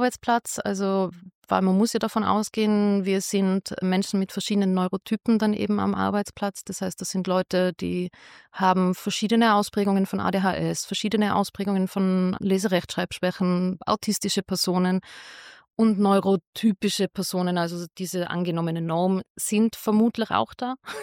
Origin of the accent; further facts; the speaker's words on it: Austria; Wem es noch nicht aufgefallen ist, ich bin aus Österreich.